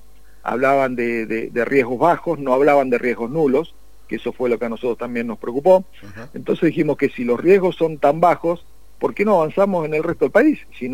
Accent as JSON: {"language": "Spanish", "country": "Argentina", "said": "primero le hablo como argentino, ¿no? Como argentino creo"}